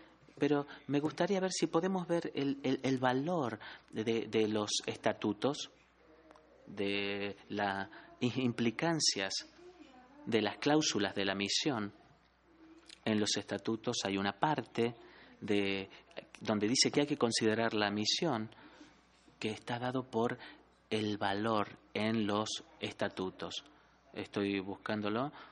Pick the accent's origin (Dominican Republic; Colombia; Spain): Colombia; soy de Colombia